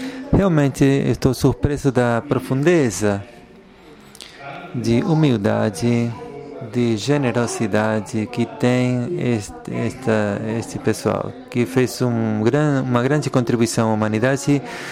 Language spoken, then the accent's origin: Portuguese; France; Portuguese is a second language; se bem em Paris eu sou considerado um estadunidense muito amável, eu, na verdade, sou francês.